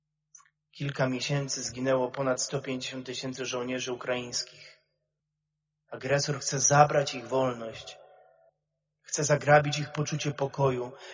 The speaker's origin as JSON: {"language": "Polish", "town": "Rzeszów", "region": "Subcarpathian Voivodeship", "country": "Poland", "said": "z jednego bloku jesteśmy, z Rzeszowa."}